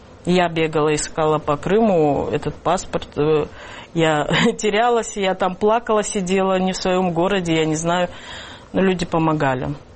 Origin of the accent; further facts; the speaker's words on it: Russia; я россиянка, но у меня нету, говорю, флага даже